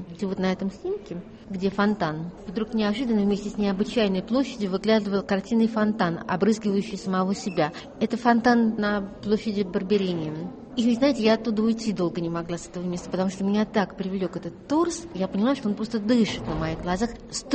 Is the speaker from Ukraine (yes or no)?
no; Saint Petersburg, Russia; Солнце падает не как у нас в Петербурге, я сама из Петербурга, где лучи немножечко все-таки плоские